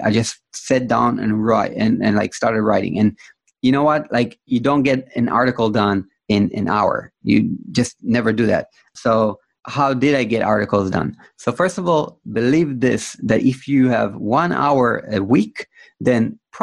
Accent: Herzliya, Tel Aviv District, Israel; I was commuting from Tel Aviv to Herzliya, my hometown.

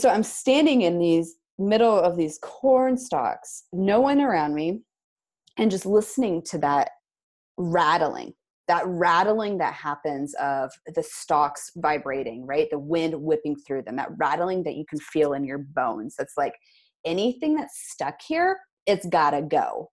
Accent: Midwest, United States; And I've told you, I'm from the Midwest, right? And like, I've spent many a years in cornfields, very comfortable with them for the most part.

